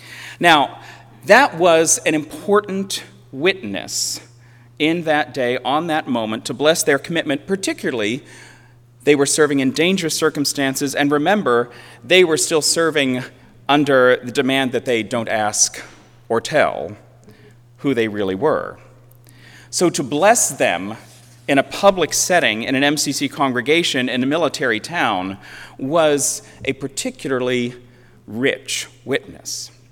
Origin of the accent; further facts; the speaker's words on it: United States; I'm a gay man. I am the son of a World War II veteran. I am an American citizen, and I am a Christian.